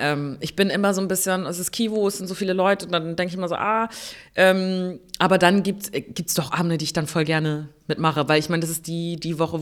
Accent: Neumünster, Schleswig-Holstein, Germany; So, ich komme ja aus Neumünster.

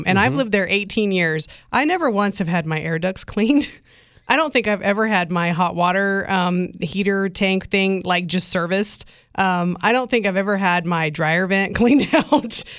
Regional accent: California, United States; Yeah, because I'm from California.

